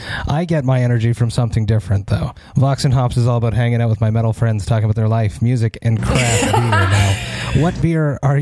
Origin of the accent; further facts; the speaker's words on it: Montreal, Quebec, Canada; I'm from Montreal